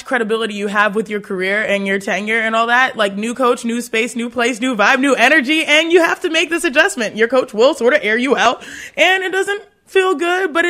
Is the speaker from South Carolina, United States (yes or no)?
no; Texas, United States; accent: Texan; Because I can switch on my Texan accent real quick, but no one really understands that because, you know, I just talk normal.